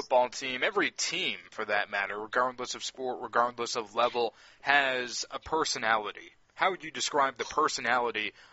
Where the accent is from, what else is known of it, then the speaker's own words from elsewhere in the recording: New Jersey, United States; You work out to be my favorite Castle football player because I'm from New Jersey